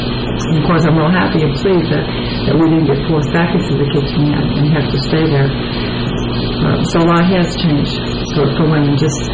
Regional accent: Buffalo, New York, United States; born there; Okay, I was born in Buffalo, New York.

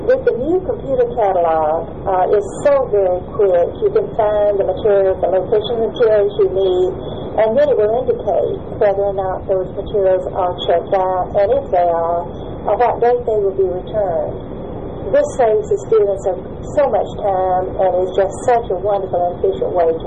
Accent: Anniston, Alabama, United States; I was born in Anniston, Alabama, which is right down the road from Jacksonville, and I grew up there.

